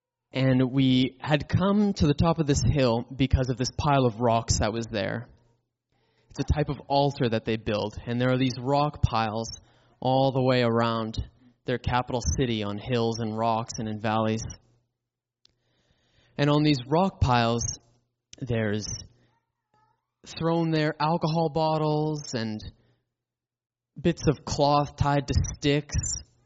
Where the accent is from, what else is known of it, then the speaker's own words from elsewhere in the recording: Edmonton, Alberta, Canada; when I was a little kid, I attended a church in Edmonton. I'm from Edmonton, Alberta originally.